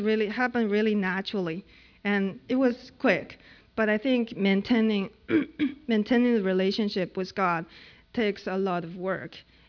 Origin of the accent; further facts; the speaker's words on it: China; English is a second language; so in my hometown, we had two churches.